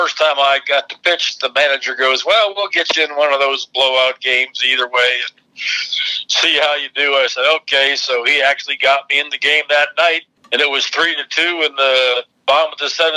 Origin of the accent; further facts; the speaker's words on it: Miami, Florida, United States; Yes, and I grew up in Miami back in the 60s and the 50s.